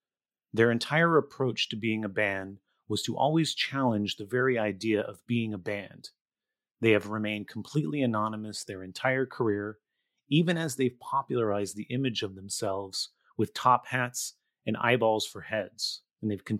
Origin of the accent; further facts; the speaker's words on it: Gilroy, California, United States; because I grew up in Gilroy. So San Jose, there was record stores in San Jose